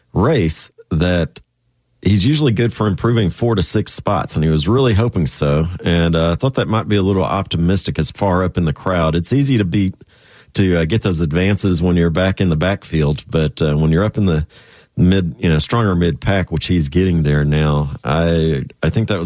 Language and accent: English; Texas, United States; Sorry, guys. I am from Texas.